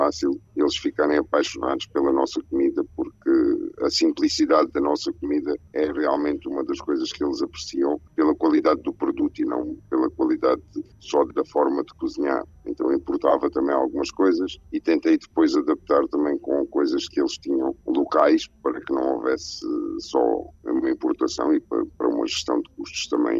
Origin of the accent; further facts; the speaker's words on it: Moura, Beja, Portugal; moved away; Eu saí de Moura em 2002, portanto há 20 anos que deixei Moura.